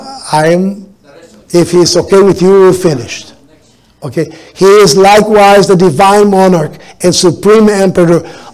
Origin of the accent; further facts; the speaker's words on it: Brazil; I was raised in Brazil. Brazil was at one time 90 to 95% Catholic.